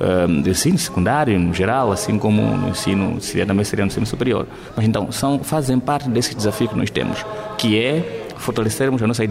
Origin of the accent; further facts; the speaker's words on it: Mozambique; Cada um de nós, como moçambicano, temos a nossa missão